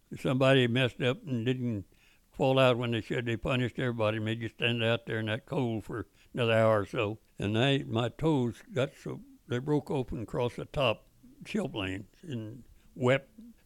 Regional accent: the South, United States; because I was raised in the Bible Belt, Baptist back there.

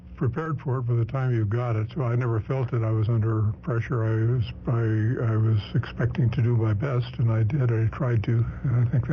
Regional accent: Fresno, California, United States; also born or lived in Idaho; Four years old. I came from Idaho. Moved down here from Idaho and moved onto a little farm out in 10 miles west of Fresno in the Central High School District.

